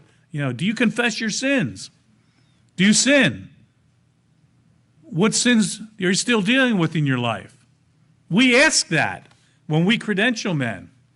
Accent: Reading, Pennsylvania, United States; I was called to the Reading Church to be a pastor there, I didn't want to go back there. That was my hometown.

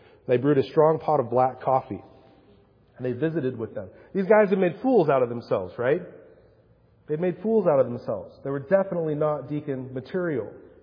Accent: Mexico; I remember this one time growing up in Mexico.

